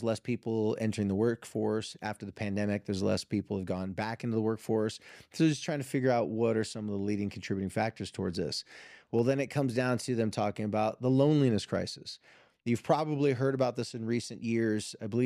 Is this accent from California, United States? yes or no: yes; California, United States; One has to do with my home state of California